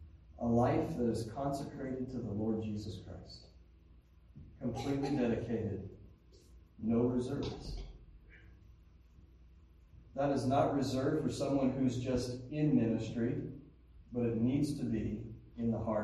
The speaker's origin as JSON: {"language": "English", "town": "Cody", "region": "Wyoming", "country": "United States", "tie": "born or raised there", "said": "You know, I grew up in Wyoming, and I'm sure it's the same here, where hunting has such a major hold on people."}